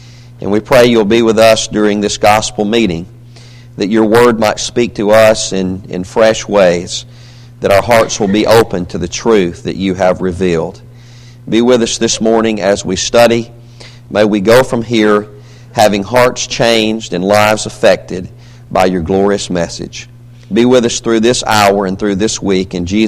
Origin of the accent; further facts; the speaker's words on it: Berry, Alabama, United States; now in Savannah, United States; Anyway, I'm from Berry, Alabama, just a little bump in the road. Population 1,000 if you count all the coon dogs in Berry. So I come from a small place. And today I'm blessed to live in Savannah, Tennessee